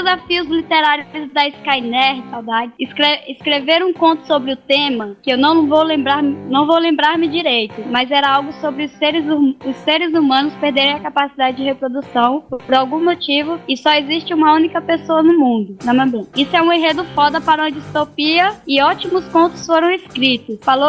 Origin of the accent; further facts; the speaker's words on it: Pará, Brazil; Eu sou do Pará e eu falo de Ruba, eu falo de pois.